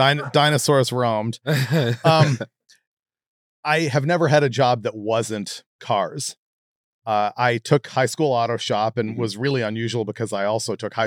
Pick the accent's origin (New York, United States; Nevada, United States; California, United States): California, United States; Los Angeles; Here in LA. Oh, cool. Born in Hollywood, grew up around here.